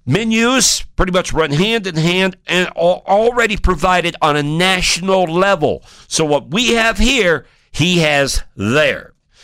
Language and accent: English; Tennessee, United States; Take it from me. I'm from Tennessee.